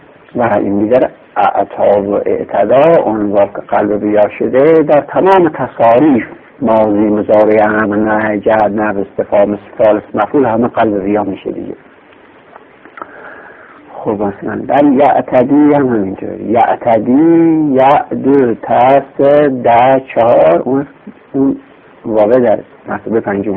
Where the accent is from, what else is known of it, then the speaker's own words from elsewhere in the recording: Lorestan, Iran; accent: Lorestani; ولی لهجه ما لرستانی ها مخصوصا در ترهان ما و عادی نوند ما هم چنین میگن